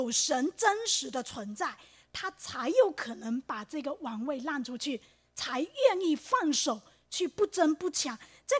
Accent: Fujian, China; 我父亲在厦门过世，然后那个火化的那一天，有一个人按我们福建人讲的是半路死，用本地话半路死是非常不吉利

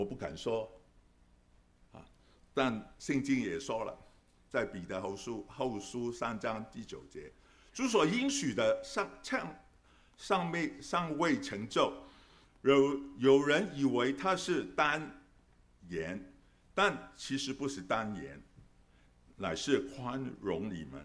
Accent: Guangdong, China; 我们广东人说打波就是打球啊

